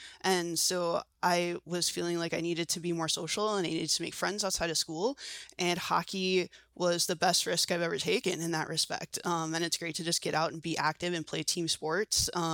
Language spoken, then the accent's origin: English; Washington, District of Columbia, United States; now in Seattle, United States; I'm not a Seattle native. I'm from Washington, D.C. originally. And then I moved out here actually for graduate school at the University of Washington.